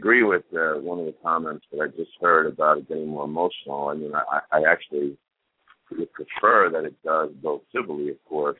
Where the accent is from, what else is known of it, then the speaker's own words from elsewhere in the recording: New York City, New York, United States; now in Atlanta, United States; From New York City. I live in Atlanta.